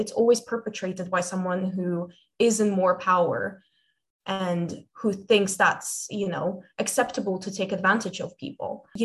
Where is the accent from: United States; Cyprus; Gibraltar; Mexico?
Cyprus; English is a second language; now in United Kingdom; I don't come from the UK. I come from Cyprus, which is in the Mediterranean.